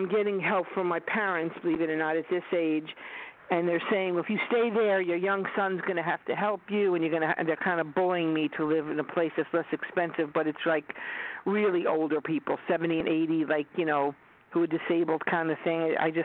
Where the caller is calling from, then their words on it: Long Island, New York, United States; Long Island.